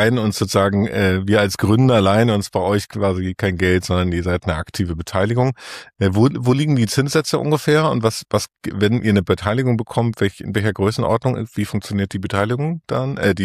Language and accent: German; Hamburg, Germany; Als Hamburger muss ich diese Frage stellen